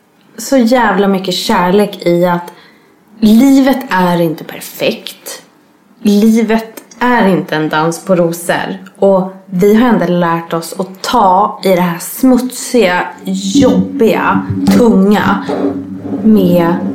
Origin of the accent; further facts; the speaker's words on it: Stockholm, Stockholm County, Sweden; Utan vi har bott i en sunkig kvart i Vårberg.